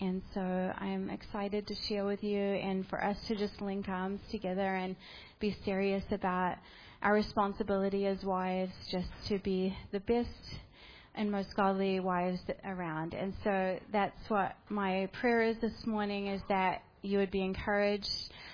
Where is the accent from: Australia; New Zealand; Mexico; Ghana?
New Zealand; also born or lived in Southern California; now in United States; We're from Southern California, but I'm originally from New Zealand, and so some of the neighborhoods are reminding me of where I grew up